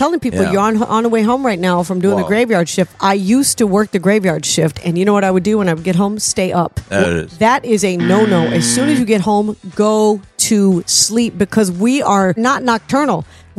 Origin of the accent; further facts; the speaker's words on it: the South, United States; I'm from the South.